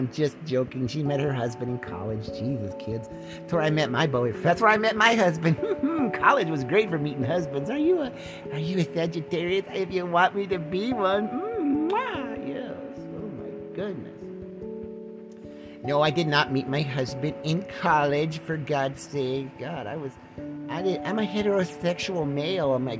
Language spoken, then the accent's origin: English; Spokane, Washington, United States; moved away; I was born in Spokane, Washington. I lived there until 1980. We were supposed to leave, like, right during that time when Mount St. Helens exploded.